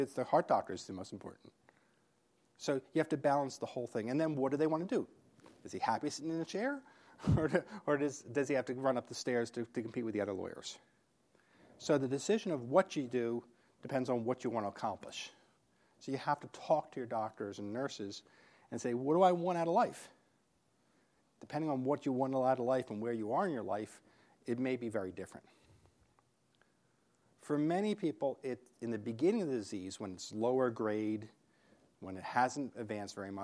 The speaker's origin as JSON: {"language": "English", "region": "New York", "country": "United States", "tie": "born or raised there", "said": "she's from New York, by the way, my hometown."}